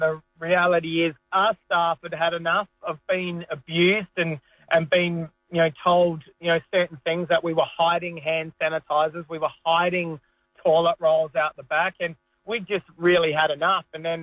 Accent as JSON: {"language": "English", "country": "Australia", "said": "I would be honoured to do that and show the Australian people that we are really Australian."}